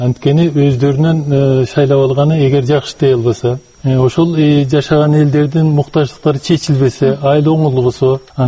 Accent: Bishkek, Kyrgyzstan; also born or lived in Jalal-Abad Region; мен Жалал Абад облусунда төрөлгөм, 10 жашымда чейин ошол жерде жашадым, андан кийин Бишкекте өстүм, чоң атам ошол илгери айдалып кеткен экен Сусамырдан, ошон үчүн условный саякмын да.

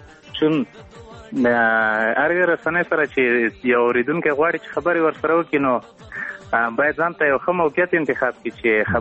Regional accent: Paktia, Afghanistan; زه هم پښتون یم د همدې پکتیا یم

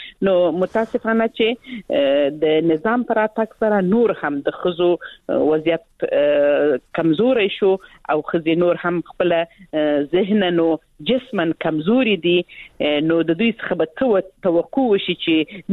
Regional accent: Helmand, Afghanistan; یعنې زه خپله د هلمند ولایت څخه یم

